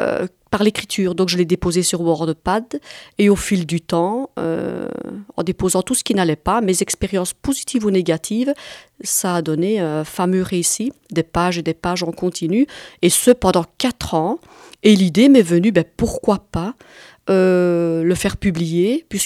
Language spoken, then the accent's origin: French; Belgium; Je suis belge d'origine italienne, Sicile, et j'ai 49 ans.